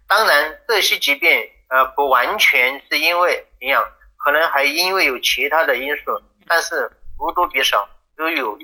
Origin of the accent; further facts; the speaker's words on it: Guizhou, China; 我是来自贵州的